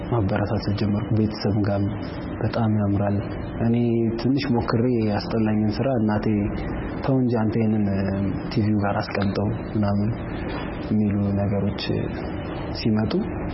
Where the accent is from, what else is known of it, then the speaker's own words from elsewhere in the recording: Addis Ababa, Ethiopia; ተወልጄ ያደኩት አዲስ አበባ ነው።